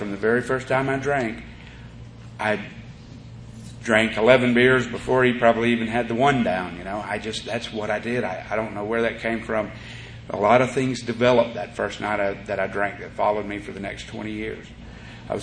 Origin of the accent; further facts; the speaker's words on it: South Miami, Florida, United States; all my cousins and older brothers and sister and neighbors, we grew up in South Miami, kind of an ethnically diverse neighborhood.